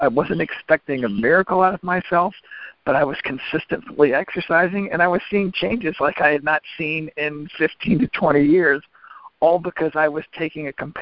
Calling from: Maryland, United States; I'm calling from Maryland.

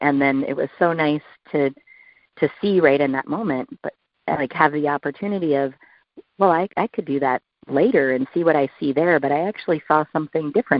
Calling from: Seattle, Washington, United States; I'm calling from Seattle.

